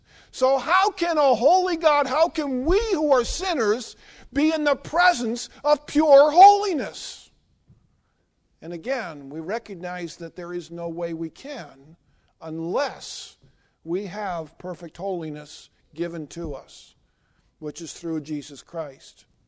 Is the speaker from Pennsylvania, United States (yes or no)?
yes; Philadelphia, Pennsylvania, United States; I grew up in Philadelphia, and you never drank the water in Philadelphia, but the suburbs weren't so bad.